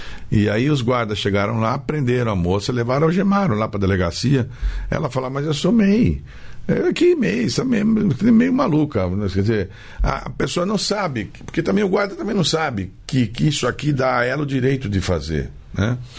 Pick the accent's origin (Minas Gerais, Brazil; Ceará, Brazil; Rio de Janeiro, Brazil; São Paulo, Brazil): São Paulo, Brazil; Eu sou de São Paulo.